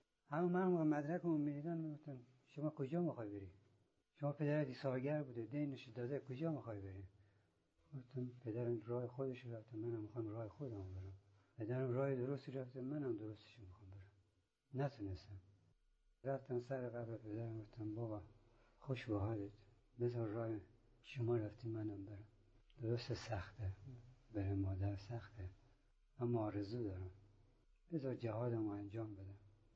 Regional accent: Afghanistan; now in Iran; گفتن تازه از افغانستان اومدم، مدرک ندارم و میخوام برم.

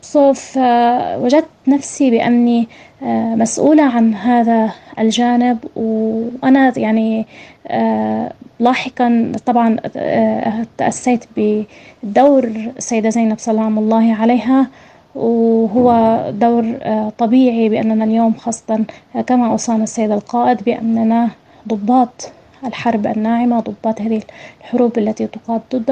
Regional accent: South Governorate, Lebanon; من الجنوب اللبناني

